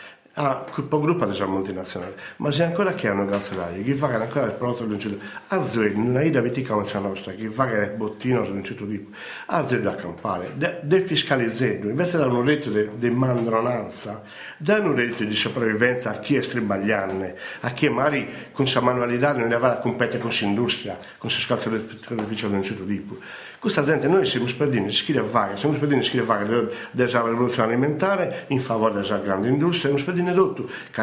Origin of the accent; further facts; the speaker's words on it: Sardinia, Italy; Quindi sono sarda